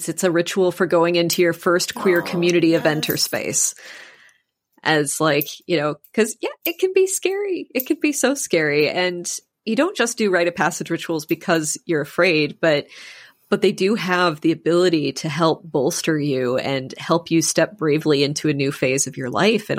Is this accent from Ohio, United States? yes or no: no; Minnesota, United States; especially I grew up in Minnesota and there is a cultural thing there with like not wanting to be a bother to people